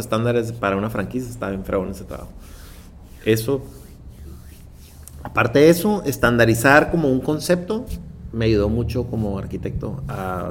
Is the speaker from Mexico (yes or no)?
yes; Tijuana, Baja California, Mexico; Por lo menos yo crecí aquí, soy de Tijuana, nacido aquí, criado aquí.